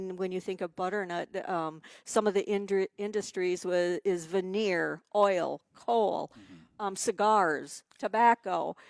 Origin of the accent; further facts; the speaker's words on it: Park Falls, Wisconsin, United States; born there; I was born in Park Falls, and in 1953, the radio station was erected in Park Falls.